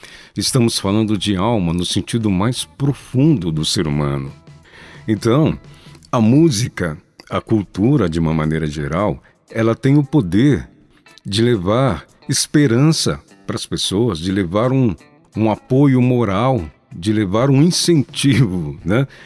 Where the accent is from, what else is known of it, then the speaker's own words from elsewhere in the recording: Minas Gerais, Brazil; eu me mudei para Franca, no interior de São Paulo, muito pequeno ainda. E sempre que eu viajava para Paiús, que é a minha cidade natal